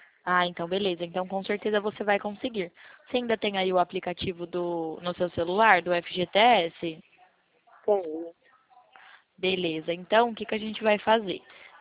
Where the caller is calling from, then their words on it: Bebedouro, São Paulo, Brazil; É de Bebedouro.